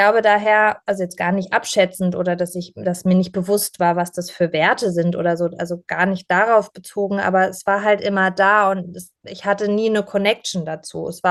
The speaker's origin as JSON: {"language": "German", "town": "Pforzheim", "region": "Baden-Württemberg", "country": "Germany", "tie": "born or raised there", "said": "meine Familie hat in Pforzheim, also der Goldstadt Deutschlands, einen Schmuckbetrieb gehabt, und da bin ich eben reingeboren worden"}